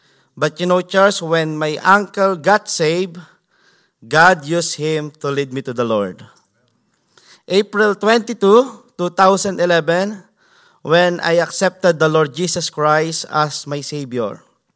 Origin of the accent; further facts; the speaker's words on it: Central Luzon, Philippines; English is a second language; now in United States; I'm 29 years old. Amen. And, you know, church, I was born and raised in Nueva Ecija, Philippines.